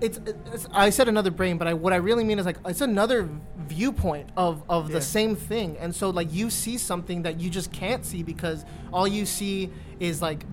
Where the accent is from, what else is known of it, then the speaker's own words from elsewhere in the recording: Los Angeles, California, United States; You know, like, we're from Southeast LA, but no one is from here.